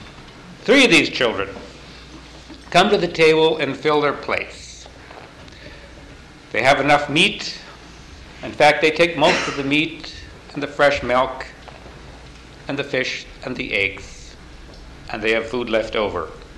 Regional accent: South Dakota, United States; And now in our country, we're from South Dakota, and we're cutting back in production of those sorts of things.

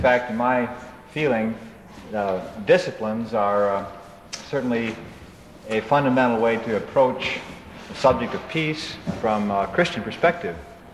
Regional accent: Kalamazoo, Michigan, United States; I am from Kalamazoo, Michigan.

